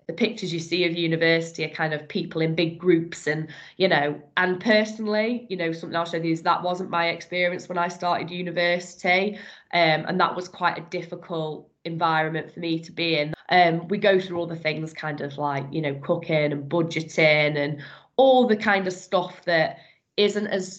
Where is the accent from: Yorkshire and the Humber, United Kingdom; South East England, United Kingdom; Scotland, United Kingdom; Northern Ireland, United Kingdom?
Yorkshire and the Humber, United Kingdom; Leeds; I'm actually from Leeds.